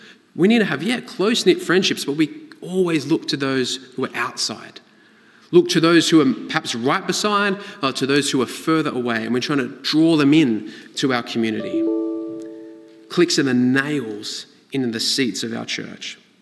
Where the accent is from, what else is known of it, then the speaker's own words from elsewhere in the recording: England, United Kingdom; I'm from England.